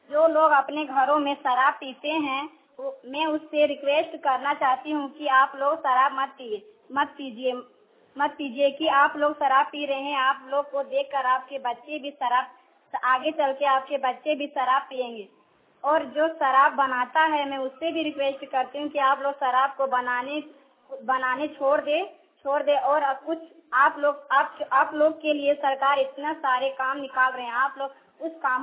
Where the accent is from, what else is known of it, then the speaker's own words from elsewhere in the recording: Bhalwara, India; मैं 9th class में पढ़ती हूँ। मैं भलवारा गांव से आती हूँ। मैं उच्च विद्यालय मोरांगी में पढ़ती हूँ।